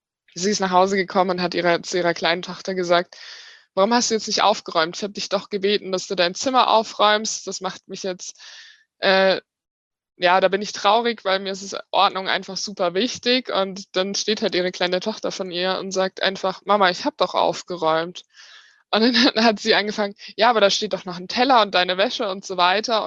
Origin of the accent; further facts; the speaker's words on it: Lake Constance, Germany; now in Munich, Germany; ich bin 31 Jahre alt, bin Kommunikationstrainerin. Ursprünglich komme ich vom wunderschönen Bodensee, aber lebe jetzt bereits seit über 10 Jahren in München.